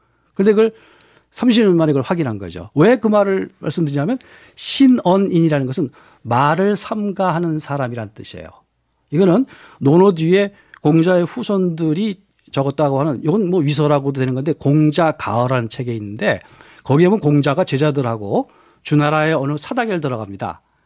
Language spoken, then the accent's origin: Korean; Mugeuk, North Chungcheong, South Korea; born there; 제가 무극에서 태어났어요. 충청북도.